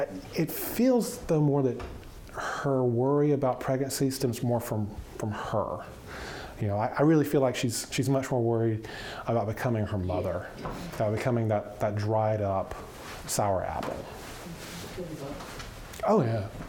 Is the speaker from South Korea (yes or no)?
no; Georgia, United States; And I am from Georgia.